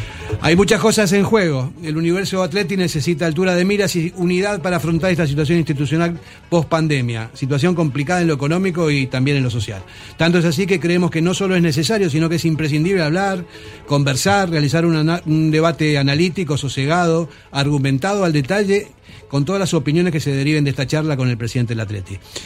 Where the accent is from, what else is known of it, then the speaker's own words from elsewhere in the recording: Argentina; Yo sé que soy un viejo, estoy ahí, lo disfruto como loco porque no dejo de seguir siendo argentino a nivel futbolístico